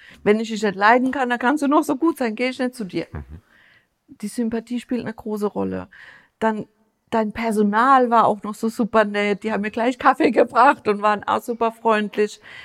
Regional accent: Rhineland-Palatinate, Germany; Wir sind ja Pfälzer, wir sehen ja sowieso alles ein bisschen mit mehr Humor als alle anderen.

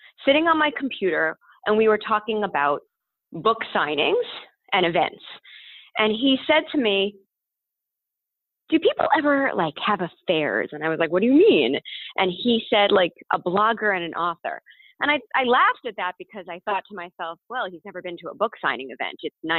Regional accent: New York, United States; I'm a New Yorker, born and bred.

